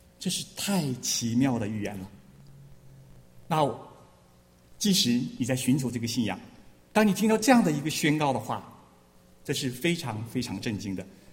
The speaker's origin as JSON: {"language": "Chinese", "town": "Harbin", "region": "Heilongjiang", "country": "China", "tie": "born or raised there", "said": "就像我的家乡哈，我就回到哈尔滨去了"}